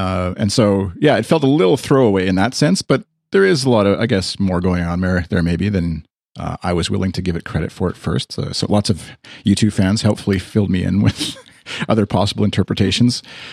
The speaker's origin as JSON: {"language": "English", "country": "Canada", "said": "Speaking as a Canadian"}